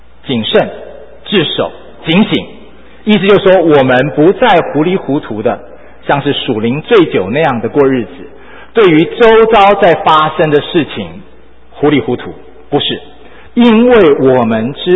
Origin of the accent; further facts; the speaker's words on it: Taiwan; 我来自台湾，我以前要当兵，我当兵去战过卫兵，